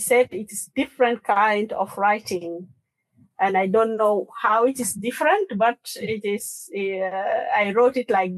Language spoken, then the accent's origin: English; South Sudan; at the some point when I said I'm from South Sudan